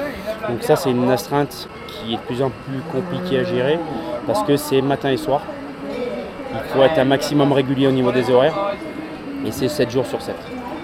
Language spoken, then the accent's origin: French; Grenoble, Auvergne-Rhône-Alpes, France; Je suis originaire de Grenoble. Donc mes grands-parents ont vécu sur le Vercors, mes oncles aussi. Mais moi j'ai grandi sur Grenoble.